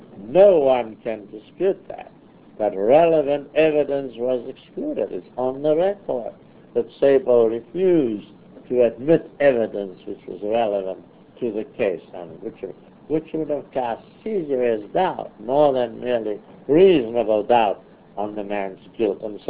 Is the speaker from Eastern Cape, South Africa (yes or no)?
yes; Port Elizabeth, Eastern Cape, South Africa; He was hanged, came from my hometown, Port Elizabeth, was hanged in Pretoria.